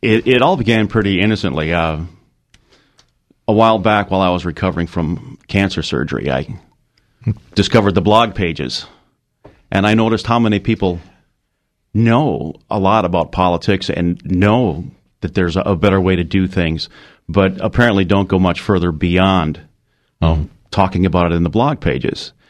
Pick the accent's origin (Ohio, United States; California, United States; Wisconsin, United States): Wisconsin, United States; New Berlin; also born or lived in Milwaukee; I'm 53 years old, just turned 53 last month. Mm-hmm. I was born in Milwaukee, raised in New Berlin, graduated from New Berlin West in 1975.